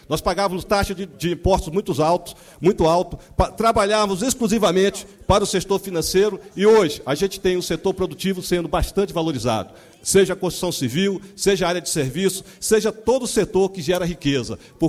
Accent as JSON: {"language": "Portuguese", "town": "Piripiri", "region": "Piauí", "country": "Brazil", "said": "eu sou nordestino da megalópolis cidade de Piripiri, no Piauí"}